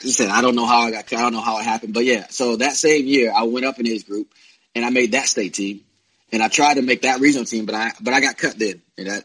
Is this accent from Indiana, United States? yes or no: yes; Indiana, United States; But I was from Indiana. I never knew there was a whole world, and you know, people from California, from New York